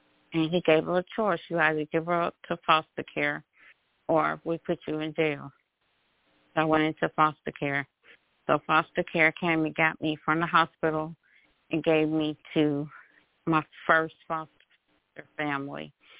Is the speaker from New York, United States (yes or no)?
no; Birmingham, Alabama, United States; born there; First thing I want to say is I'm 57 years old. I was born in Birmingham, Alabama in 1965 to a single parent.